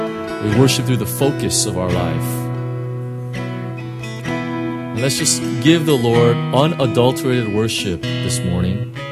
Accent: Costa Mesa, California, United States; It's actually in Costa Mesa, my hometown.

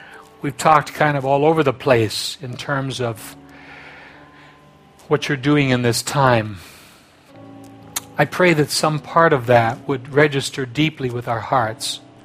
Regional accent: Hong Kong; Well, we're not British Crown Colony anymore. But actually, we're not totally mainland China. I'm not too sure what we are. You know, there's a little bit of an identity, you know, struggle to be a Hong Kongese.

